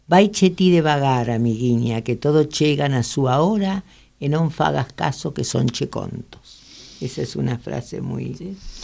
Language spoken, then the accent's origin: Spanish; Buenos Aires, Argentina; accent: porteño; Porque nosotros lo hablamos con acento porteño.